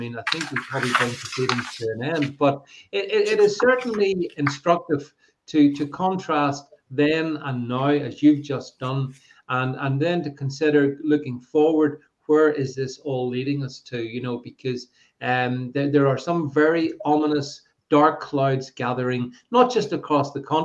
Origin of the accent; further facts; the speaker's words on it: United Kingdom; it's shocking to me as a British